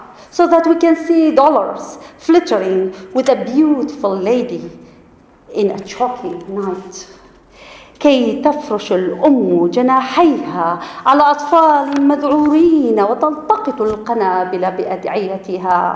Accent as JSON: {"language": "English", "region": "Kurdistan Region", "country": "Iraq", "moved": "yes", "lives_now": "Seattle, United States", "said": "I'm from Iraq. I'm from the Kurdish region, Kurdistan. Child of war, left in 1997, came to Seattle, fell in love with Seattle"}